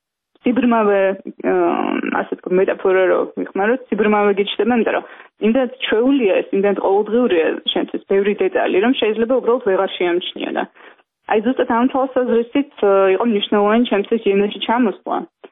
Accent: Tbilisi, Georgia; born or raised there

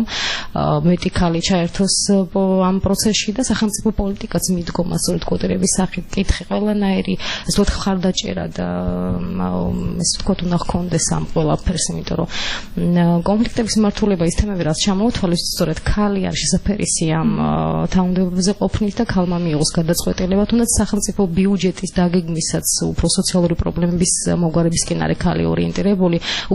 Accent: Sukhumi, Abkhazia, Georgia; born or raised there

